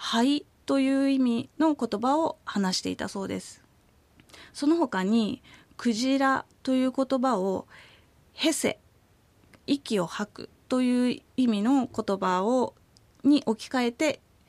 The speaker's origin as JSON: {"language": "Japanese", "region": "Hokkaido", "country": "Japan", "tie": "born or raised there", "said": "私の地元の近くには川が流れていまして、その川は先ほどお話しした、カムイ岳から、流れてくる川になります。この川は元浦川と言われて"}